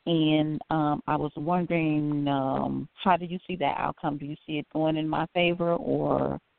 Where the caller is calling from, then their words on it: Illinois, United States; I'm calling from Illinois.